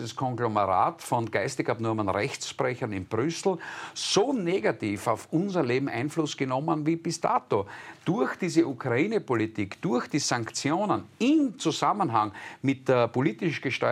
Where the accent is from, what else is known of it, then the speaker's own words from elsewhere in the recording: Graz, Styria, Austria; Ich komme aus Graz